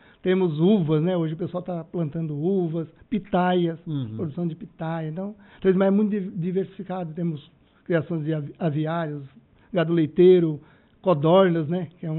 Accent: Treze de Maio, Santa Catarina, Brazil; also born or lived in Içara; Sou de 13 de maio. Na verdade, eu nasci na Içara, né? Fui morar em 13 de maio.

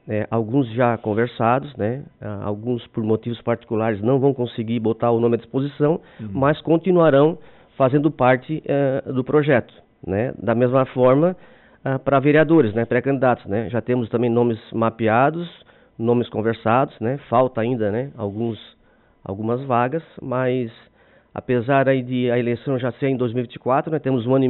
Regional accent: Urussanga, Santa Catarina, Brazil; eu nasci em Uruçanga, né? Nunca saí de Uruçanga, moro em Uruçanga

